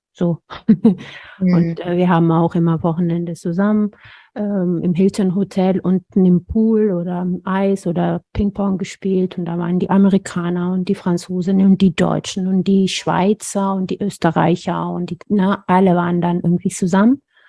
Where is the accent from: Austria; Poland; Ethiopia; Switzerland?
Ethiopia; German is a second language; now in Germany; Und das bei uns in Äthiopien die Familie wichtig war und dass es in Deutschland nicht so eng war, zumindest nicht von dem, was ich erlebt oder gesehen habe